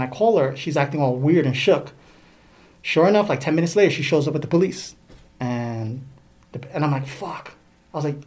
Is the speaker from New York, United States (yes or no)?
yes; Bronx, New York, United States; And so growing up in the Bronx, once you say you're Ecstasy or YKK, I didn't want anything to do with those people.